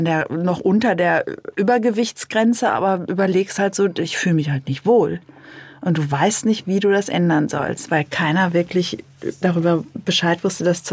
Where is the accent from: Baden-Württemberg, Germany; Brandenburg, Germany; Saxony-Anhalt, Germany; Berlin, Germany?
Berlin, Germany; Ich komme mir aus Berlin.